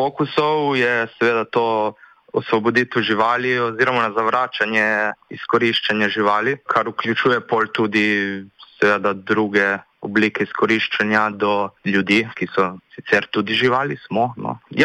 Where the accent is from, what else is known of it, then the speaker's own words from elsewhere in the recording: Istria, Slovenia; jaz sem tle iz Istre in dejansko mi oni pošiljajo komade